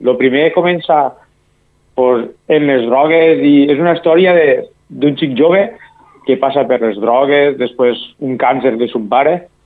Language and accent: Catalan; Amposta, Catalonia, Spain; Jo sóc d'Amposta.